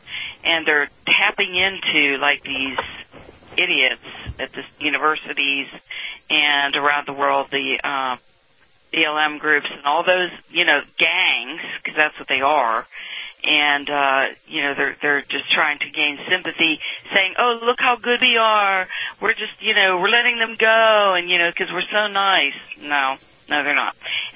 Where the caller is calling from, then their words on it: Louisville, Kentucky, United States; And I'm from Louisville.